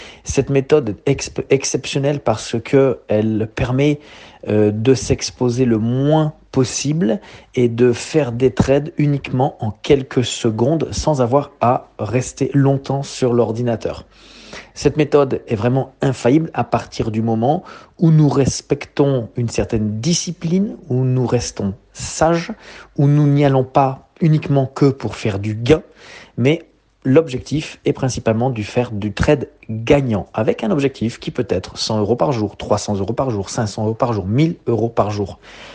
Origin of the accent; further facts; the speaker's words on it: France; je suis français, j'ai 45 ans